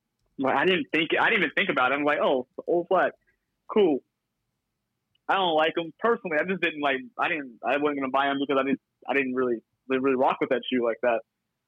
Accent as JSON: {"language": "English", "country": "United States", "said": "I'm like, Mom, I'm American."}